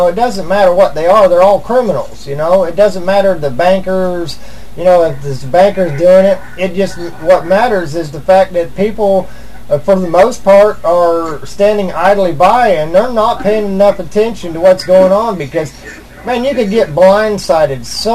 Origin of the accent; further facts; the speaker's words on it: United States; I mean, I love the United States. I'm an American.